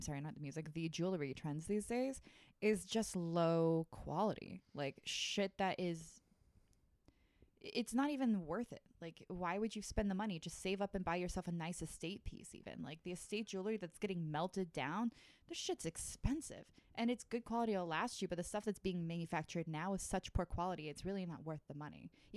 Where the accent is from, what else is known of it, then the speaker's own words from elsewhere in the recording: Florida, United States; also born or lived in Dallas, Texas; I'm from Texas. Born in Dallas, grew up in Florida.